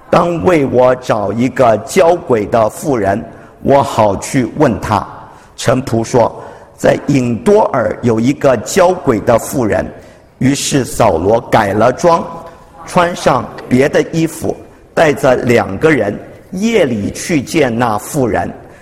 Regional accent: China; 我们中国人也说了，穷极怎么样？穷极了，呼天；痛极，就呼娘，叫妈妈、娘啊。

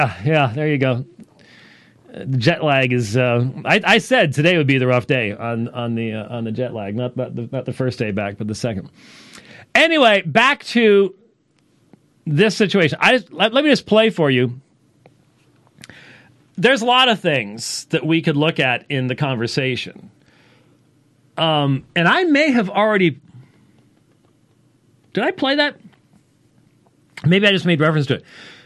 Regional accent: Scotland, United Kingdom; This is almost a little bit too close for me as a Scotsman.

